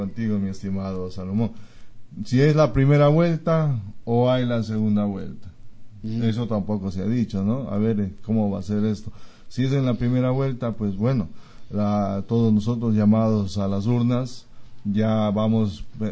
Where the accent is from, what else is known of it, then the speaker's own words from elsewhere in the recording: Pastaza, Ecuador; Bueno, yo llevo toda una vida aquí en Pastaza. Soy de aquí de Pastaza